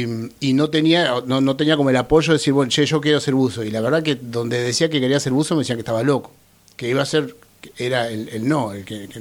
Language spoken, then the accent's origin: Spanish; Puerto Madryn, Chubut, Argentina; born there; Bueno, nací en Puerto Madryn, 49 años ya, estoy ahí pisando los 50.